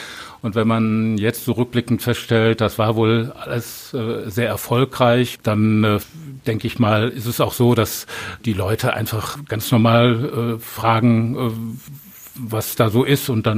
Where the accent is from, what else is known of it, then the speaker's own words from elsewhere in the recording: Essen, North Rhine-Westphalia, Germany; Ich bin in Essen aufgewachsen und habe hier auch bis aufs Studium immer, war ich auch immer tätig.